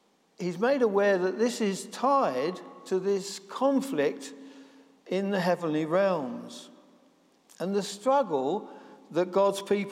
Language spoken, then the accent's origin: English; Bermondsey, London, United Kingdom; a boy growing up in Bermondsey just after the Second War, at times things got hard for a working class family like ours.